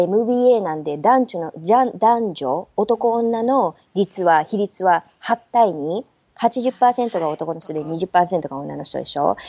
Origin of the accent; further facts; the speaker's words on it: Osaka, Japan; 私、実は出身が大阪なんですね。